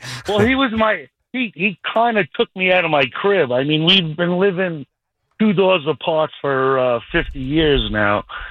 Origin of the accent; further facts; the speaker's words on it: New York, United States; I grew up on Marine Parkway.